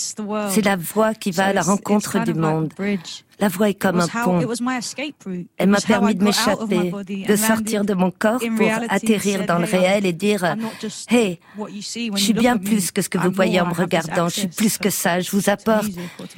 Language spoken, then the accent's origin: French; London, United Kingdom; Dans ma ville natale du sud-est de Londres, je vois la beauté partout, partout, dans chaque pavé de la rue.